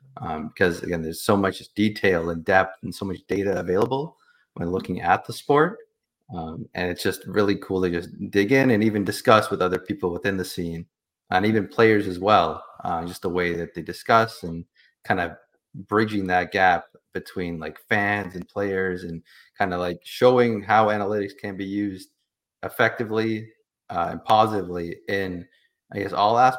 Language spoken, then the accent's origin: English; Toronto, Ontario, Canada; Growing up, I'm from Toronto.